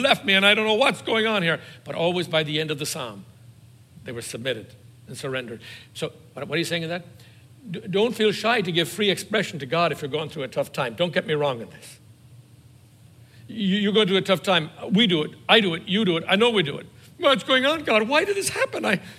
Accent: Ireland; we kind of all kind of believe that because we're Irish after all, and it's Christian, and it's a good way to be.

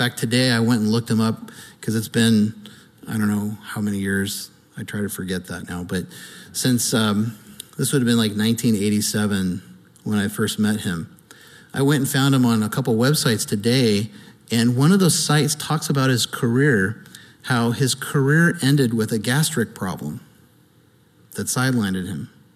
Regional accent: San Juan Capistrano, California, United States; the Baptist church that I grew up at down in Capistrano, a very traditional church

